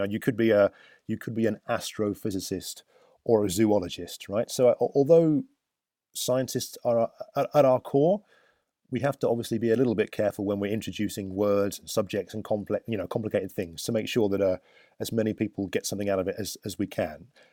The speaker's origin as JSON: {"language": "English", "country": "United Kingdom", "said": "Being British, it's very difficult to say I think we do something good."}